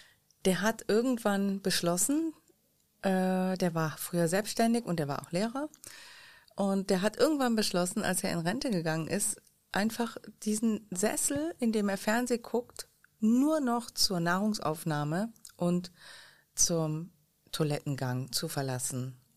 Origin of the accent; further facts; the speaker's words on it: South Holland, Netherlands; now in Jülich, Germany; weil man weiß ja, ich komme aus Holland Süd.